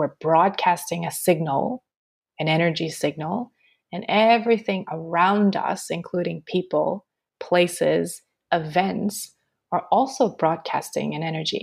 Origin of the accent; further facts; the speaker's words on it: Montreal, Quebec, Canada; now in Australia; I'm in Australia, but I used to be in Canada. I'm born and raised in Montreal. I'm second generation Canadian